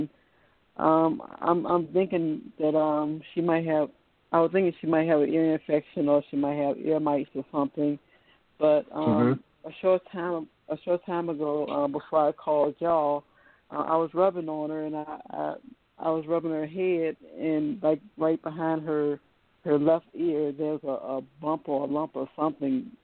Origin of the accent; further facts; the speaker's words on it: Newport News, Virginia, United States; It's spelled with a V, like in Virginia, and I'm from Virginia. I live on the coast. And in a place called Newport News.